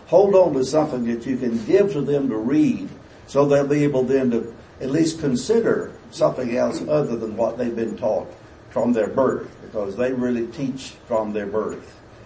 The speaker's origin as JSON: {"language": "English", "country": "United States", "said": "I'm an American. I'm proud of it."}